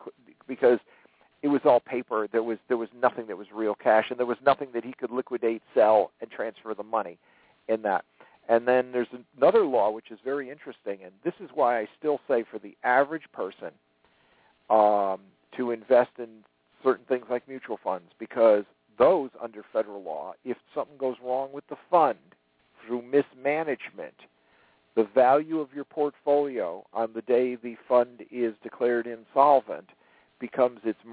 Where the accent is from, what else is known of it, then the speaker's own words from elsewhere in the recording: New England, United States; and I'm from New England, and I remember there was a big controversy during her election